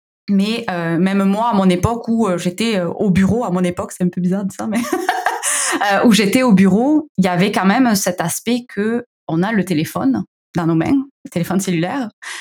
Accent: south of France, France; accent: southern French; now in Canada; ils venaient me visiter au Québec, vous l'entendez, j'ai un petit accent du sud de la France.

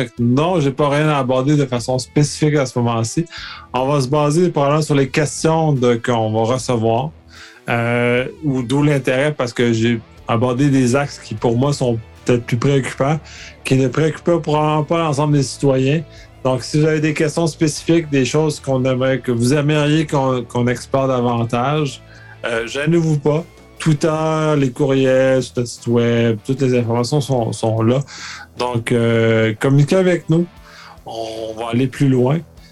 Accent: Quebec, Canada; ça va être fierté en tant que Québécois, en tant que Canadien.

